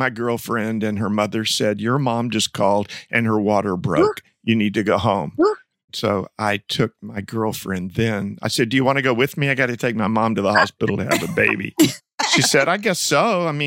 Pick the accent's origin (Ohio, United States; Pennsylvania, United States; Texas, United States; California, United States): Texas, United States; Dallas; There were a lot of expectations growing up in Dallas, Texas in the 1950s and 60s.